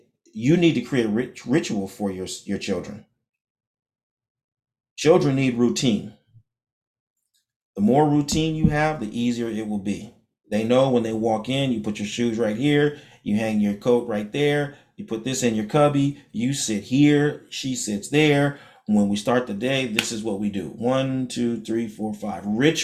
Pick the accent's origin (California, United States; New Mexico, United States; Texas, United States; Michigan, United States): California, United States; now in Georgia, United States; I'm from California, but I live here in Georgia, and I see the significance of design in the roads here.